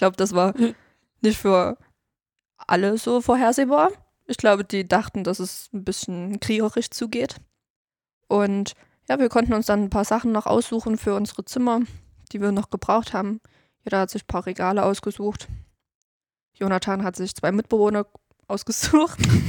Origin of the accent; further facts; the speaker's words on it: Niederlungwitz, Saxony, Germany; ich komme aus Niederlungwitz ursprünglich, das ist bei Glauchau. Bin mittlerweile 18 Jahre alt